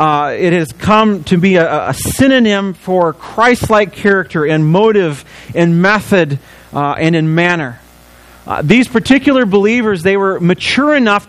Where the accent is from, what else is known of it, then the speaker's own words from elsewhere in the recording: Illinois, United States; I came from Illinois. In my home, it was we knew the consequences if we got caught with it or doing anything.